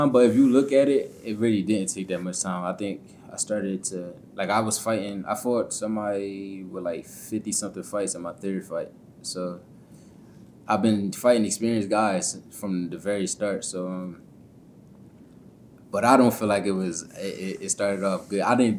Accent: Canada; It seemed regular growing up in Canada

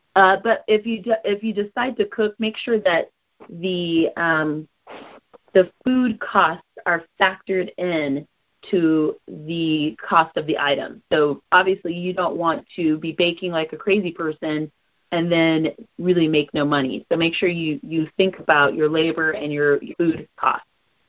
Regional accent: Colorado, United States; the annoying stoner hippie dude who loved the fact that I was from Colorado, and he got on my nerves.

